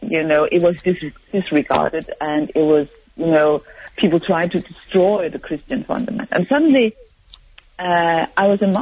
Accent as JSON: {"language": "English", "country": "Denmark", "tie": "born or raised there", "said": "I came from Scandinavia, and I grew up during the Cold War here in Scandinavia, where Russia was quite close to us"}